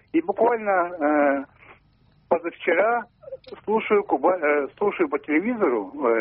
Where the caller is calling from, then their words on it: Yaroslavl, Yaroslavl Oblast, Russia; Ярославль.